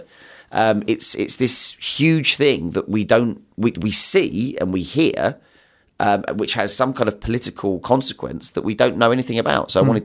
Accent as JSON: {"language": "English", "region": "England", "country": "United Kingdom", "said": "I mean, being a journalist, being an English journalist, but for them, the rules were the rules."}